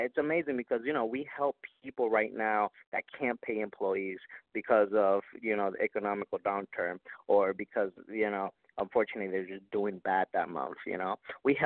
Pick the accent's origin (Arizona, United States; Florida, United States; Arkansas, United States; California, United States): Florida, United States; I'm Hispanic, and I was raised here in Florida.